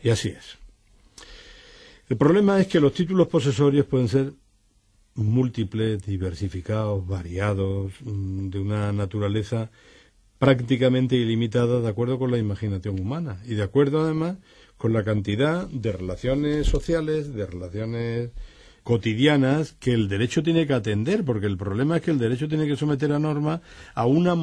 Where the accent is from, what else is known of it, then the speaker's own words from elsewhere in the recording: Andalusia, Spain; moved away; como yo ya no soy andaluz, sino soy un andaluz en el exterior